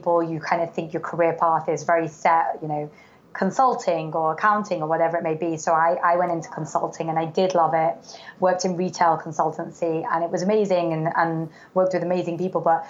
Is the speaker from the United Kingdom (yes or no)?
yes; Manchester, North West England, United Kingdom; So I was born and raised in England, grew up in Manchester.